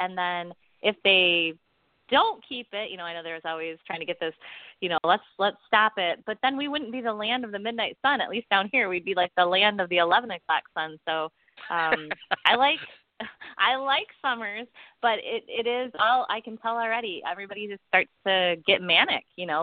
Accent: Michigan, United States; now in Alaska, United States; And I think it's funny, you know, growing up in Michigan, you know, our parents would say, okay, come home when it gets dark.

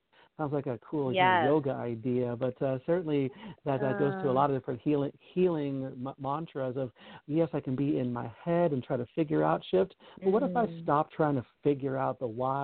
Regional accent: Chicago, Illinois, United States; I grew up I grew up in Chicago, and certainly I'm supposed to be a certain way, being from Chicago, apparently. And I'm a Greek from Chicago, so of course I'm supposed to own a restaurant

